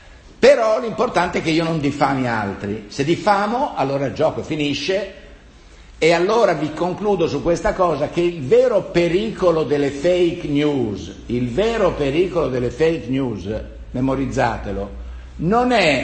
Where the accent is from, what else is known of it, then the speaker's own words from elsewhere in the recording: Florence, Tuscany, Italy; io sono un fiorentino di formazione, il mio liceo è il Dante